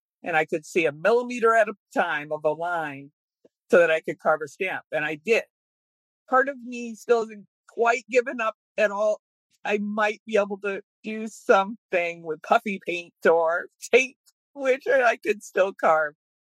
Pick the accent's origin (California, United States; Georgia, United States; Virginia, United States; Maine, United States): Maine, United States; Auburn; I'm from Auburn, Maine, way up north.